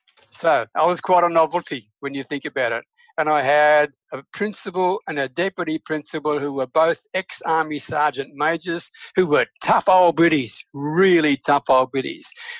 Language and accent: English; Sydney, New South Wales, Australia; I'm from Australia, and in particular from Sydney and New South Wales